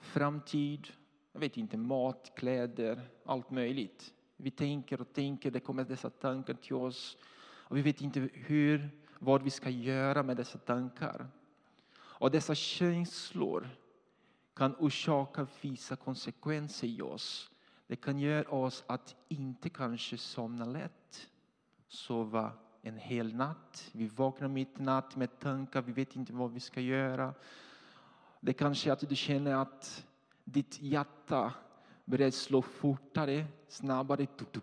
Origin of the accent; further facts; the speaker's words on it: Brazil; now in Sweden; Jag kommer från Brasilien. Woho! Och jag har bott i Sverige nu i 9,5 år.